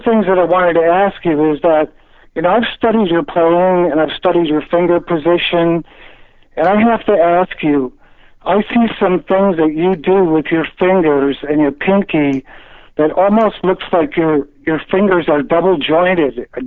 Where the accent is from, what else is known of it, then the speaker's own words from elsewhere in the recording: Buffalo, New York, United States; I'm from Buffalo, New York, originally.